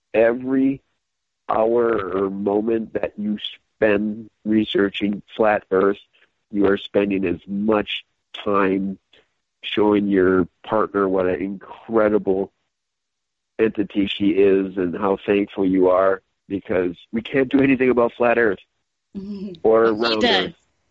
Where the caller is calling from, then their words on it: Minnesota, United States; Hey, peeps. … calling from northern Minnesota.